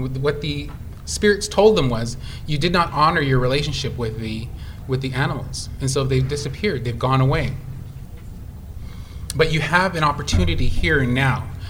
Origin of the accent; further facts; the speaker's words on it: Ontario, Canada; I'm originally from Sagging First Nation